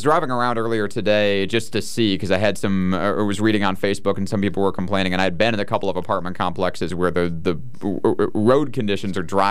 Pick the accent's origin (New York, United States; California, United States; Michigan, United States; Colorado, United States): Michigan, United States; I grew up in Michigan